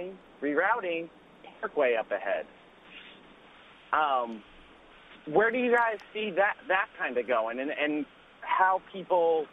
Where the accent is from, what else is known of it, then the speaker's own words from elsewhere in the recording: Northport, New York, United States; I'm actually from Northport, New York.